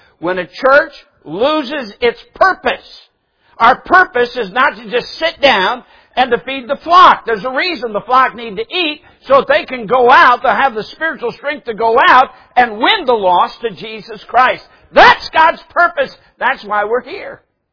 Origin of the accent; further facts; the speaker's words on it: Michigan, United States; 22 years of age, you understand, I come from Yankee land. I'm from Michigan.